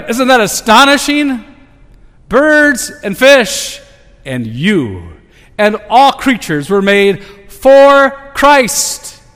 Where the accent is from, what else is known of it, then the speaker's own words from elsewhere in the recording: Minnesota, United States; I grew up in Minnesota where the state sport was fishing.